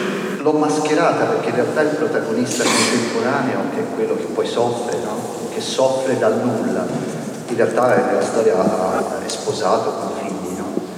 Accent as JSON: {"language": "Italian", "town": "Pisa", "region": "Tuscany", "country": "Italy", "said": "Cioè da pisano la prima domanda che mi sono fatto, da toscano la prima domanda è stata"}